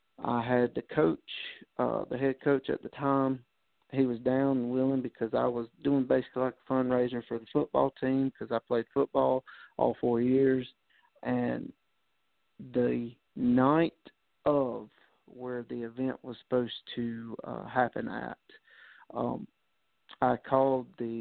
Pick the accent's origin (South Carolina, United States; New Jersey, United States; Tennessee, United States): South Carolina, United States; Anderson; And that was in my hometown in Anderson, South Carolina.